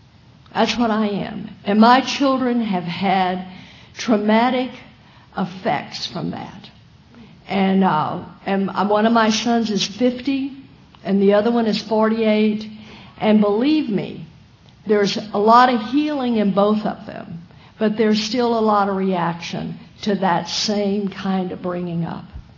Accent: Texas, United States; And I was born and raised in Texas, and I grew up in a Southern Baptist home.

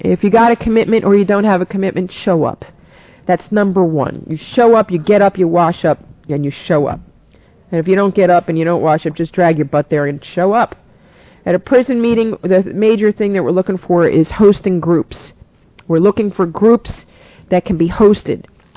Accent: New York, United States; And by the way, I'm a New Yorker. I'm not a Philly. I'm a Philly from New Yorker.

